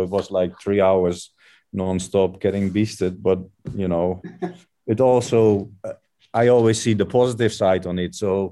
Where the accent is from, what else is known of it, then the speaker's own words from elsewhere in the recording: North Brabant, Netherlands; English is a second language; moved away as an adult; now in England; started in Holland when I was at Eindhoven. I did the whole academy there. I did a local team in around my hometown.